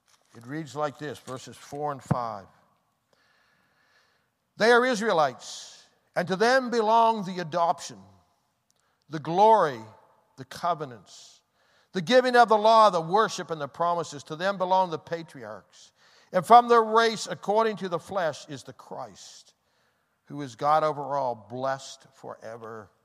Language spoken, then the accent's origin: English; Nova Scotia, Canada; I was born in Nova Scotia, the son of a meat cutter. Lived on a farm with my grandfather's, living on the other side, and my grandmother.